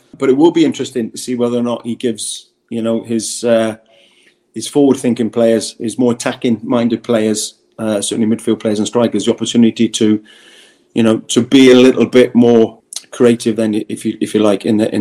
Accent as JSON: {"language": "English", "region": "Wales", "country": "United Kingdom", "said": "as a Welshman"}